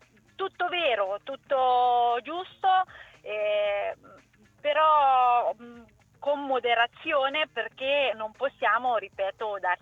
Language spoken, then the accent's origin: Italian; Marche, Italy; accent: Ancona; Però io ho l'accento anconetano e ce l'ho tutto.